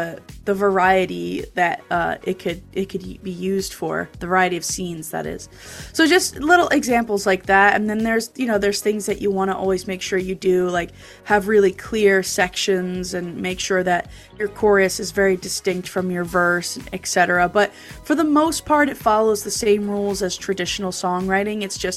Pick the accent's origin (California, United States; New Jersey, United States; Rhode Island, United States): New Jersey, United States; So I was at a music conference in my hometown in New Jersey